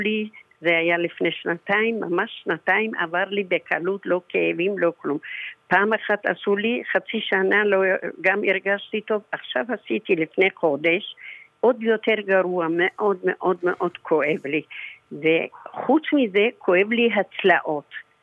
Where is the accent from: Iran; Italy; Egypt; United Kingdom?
Iran; Hebrew is a second language; אני פרסייה, אני מבשלת.